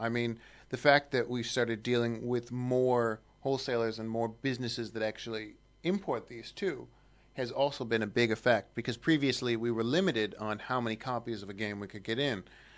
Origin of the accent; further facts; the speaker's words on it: United States; I'm from the States, of course